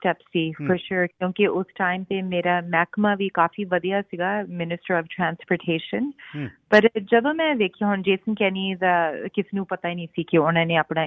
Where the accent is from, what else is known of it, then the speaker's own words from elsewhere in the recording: Calgary, Alberta, Canada; First of all, ਅਤੇ ਮੇਰਾ ਜਨਮ ਇੱਥੇ ਕੈਲਗਰੀ ਦਾ ਹੈਗਾ, ਕੈਲਗਰੀ ਅਲਬਰਟਾ ਦਾ। ਮੰਮੀ ਡੈਡੀ ਮੇਰੇ ਜਲੰਧਰ ਤੋਂ ਹੈਗੇ ਆ ਅਤੇ ਮੇਰੇ ਸਹੁਰੇ ਚੰਡੀਗੜ੍ਹ ਤੋਂ ਹੈਗੇ ਆ, ਐਂਡ ਮੈਂ ਆਪਣੀ ਸਾਰੀ ਪੜ੍ਹਾਈ ਲਿਖਾਈ ਇੱਥੇ ਕੈਲਗਰੀ ਕੀਤੀ ਸੀ।